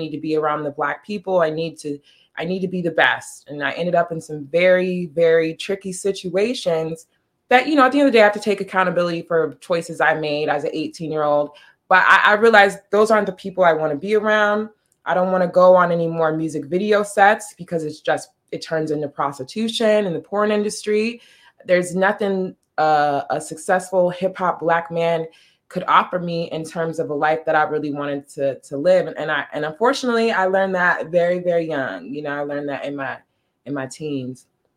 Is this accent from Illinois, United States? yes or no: yes; Chicago, Illinois, United States; born there; I was born in Chicago.